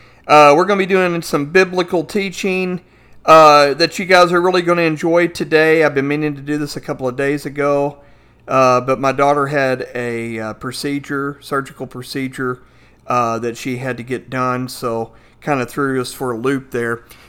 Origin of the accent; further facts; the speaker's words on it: Fort Worth, Texas, United States; I'm a native Fort Worthian. I'm a Texan, okay? So we call them Coca-Colas